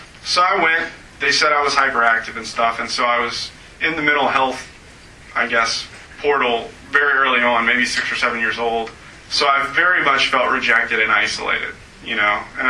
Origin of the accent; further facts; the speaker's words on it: Baton Rouge, Louisiana, United States; I didn't grow up in the Midwest. I grew up in Baton Rouge, Louisiana. I was a middle child of three.